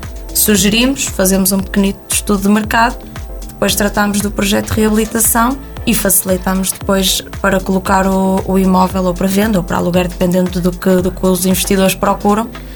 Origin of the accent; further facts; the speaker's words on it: Viana do Castelo, Portugal; muito menos Viana, que é de onde eu sou natural, e Porto, que é onde eu estava a estudar.